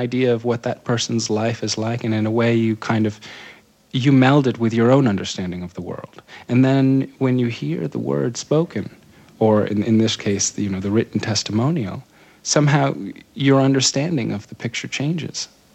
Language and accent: English; United States; they greeted me as what they saw as a fellow Muslim, but also as an American.